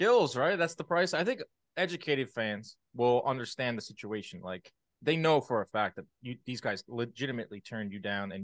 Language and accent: English; Newark, New Jersey, United States; us Knicks fans, you know what it's like growing up in Newark.